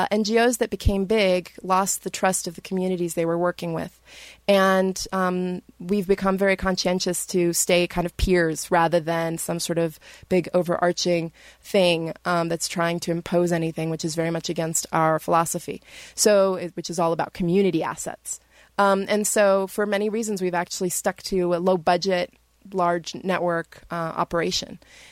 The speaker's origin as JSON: {"language": "English", "country": "Brazil", "lives_now": "United States", "said": "I'm originally from Brazil and I was an activist through high school and college. So I went back to Brazil to do my research."}